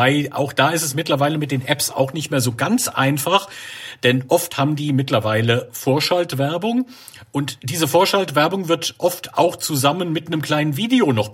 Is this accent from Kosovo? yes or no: no; Wiesbaden, Hesse, Germany; wir wohnen ja hier im Rhein-Main-Gebiet und ich komme beispielsweise aus Wiesbaden oder auch aus Mainz, Nachbarstadt.